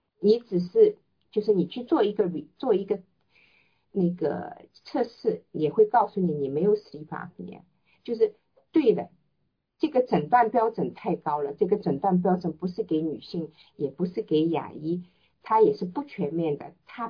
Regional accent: China; 那么在我们中国人讲，就中国人。就是大家都泡脚，大家都就是中国人是泡脚

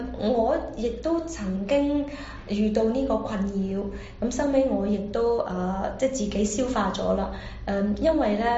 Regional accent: Guangdong, China; 咁我哋中國人啦，特別廣東人啦

